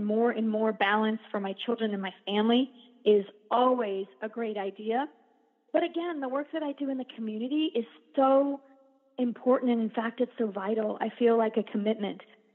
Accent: Ecuador; training for a half Ironman right now that I'm going to do in Ecuador in order to raise houses. It's my home country.

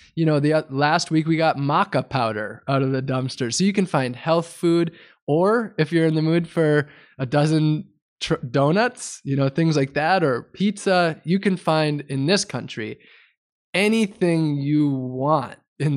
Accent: United States; As an American, generally the idea is don't depend on anyone else for anything, be independent, earn everything.

